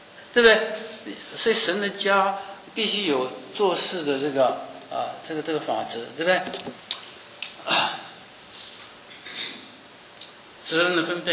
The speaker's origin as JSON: {"language": "Chinese", "country": "China"}